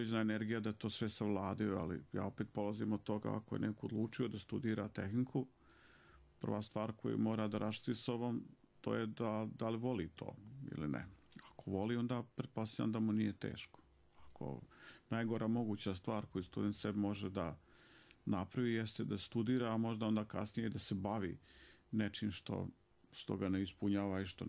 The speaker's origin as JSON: {"language": "Bosnian", "town": "Glamoč", "region": "Federation of Bosnia and Herzegovina", "country": "Bosnia & Herzegovina", "tie": "born there", "said": "jer ja sam rođen u Glamoču i imam roditeljsku kuću tamo"}